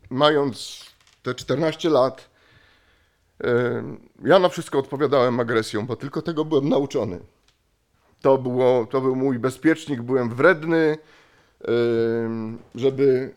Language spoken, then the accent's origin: Polish; Zabrze, Silesian Voivodeship, Poland; bo stamtąd pochodzę, z Zabrza, ze Śląska, tam mieszkałem, tam dorastałem